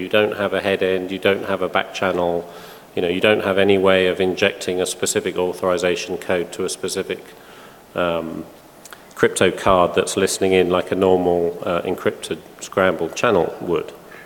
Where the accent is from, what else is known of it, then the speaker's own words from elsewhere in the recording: United Kingdom; 1X is enough for us because we're British, you know, so.